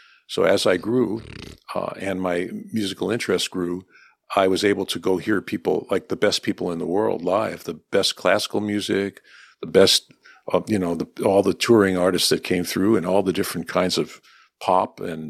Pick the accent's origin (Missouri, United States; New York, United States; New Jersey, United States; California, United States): New York, United States; I grew up in New York, and my parents loved music, and so I was surrounded by a lot of classical music and Broadway stuff.